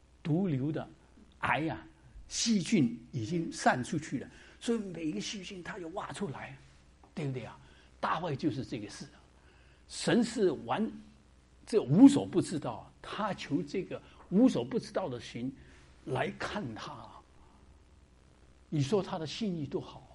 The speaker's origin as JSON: {"language": "Chinese", "region": "Guangdong", "country": "China", "said": "我们广东人叫红山鱼哈"}